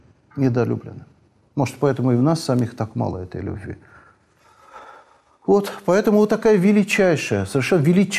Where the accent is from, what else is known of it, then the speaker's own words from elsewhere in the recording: Azerbaijan; А вот у меня на родине очень интересно